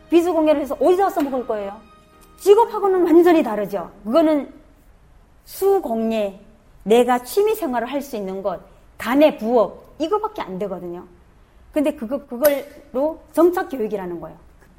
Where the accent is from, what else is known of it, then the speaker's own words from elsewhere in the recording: North Korea; 저는 탈북자입니다.